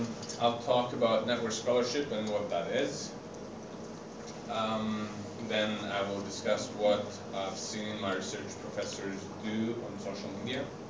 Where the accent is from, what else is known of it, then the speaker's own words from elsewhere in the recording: Cyprus; now in Victoria, Canada; I live in British Columbia, Canada. I'm originally from Cyprus, but this is what I call home now. And in particular, I live in Victoria, which is at the very bottom of that huge island called Vancouver Island.